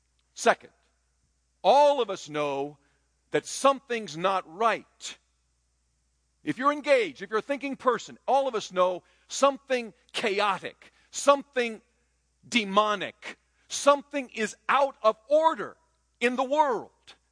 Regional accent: Taiwan; As a young boy growing up in Taiwan, I saw often the slitting of the throats of animals, watching the blood being caught by Buddhist priests.

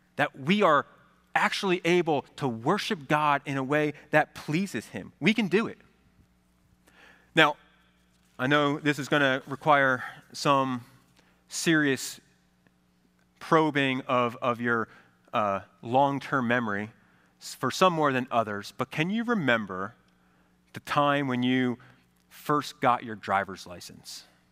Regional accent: New Jersey, United States; I grew up in New Jersey where to get your driver's license, you need to be 17 years old.

